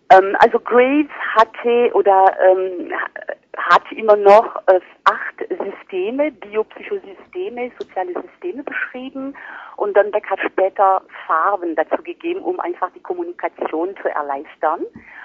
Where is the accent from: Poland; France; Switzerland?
France; German is a second language; now in Germany; gerade als Ausländerin, sozusagen als Französin, die seit 84 in Deutschland lebt